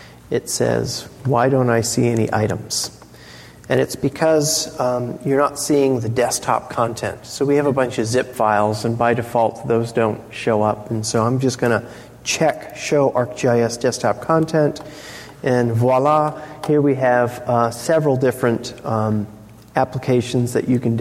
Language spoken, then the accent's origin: English; Olympia, Washington, United States; I'm from Olympia, Washington. Jeff is in Redlands, California.